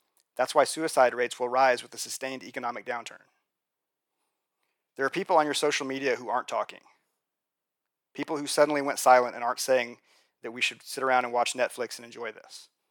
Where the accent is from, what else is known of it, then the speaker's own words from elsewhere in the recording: Oklahoma, United States; That's the second half of a 1-2 punch combo that will devastate my home state of Oklahoma.